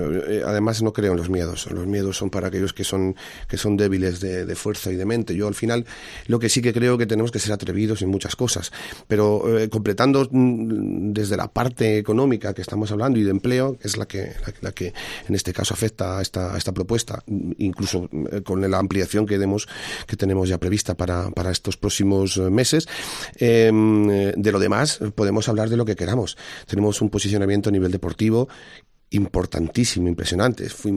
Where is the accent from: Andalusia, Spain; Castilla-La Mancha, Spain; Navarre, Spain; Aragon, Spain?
Castilla-La Mancha, Spain; Marchamalo; A mí me ha gustado siempre en mi pueblo, me ha gustado mucho hacer cosas por la gente, en el asociacionismo, en todo aquello que supusiera, pues no sé, hacer algo que hiciese resurgir al inicio, ¿no?, el valor de Marchamalo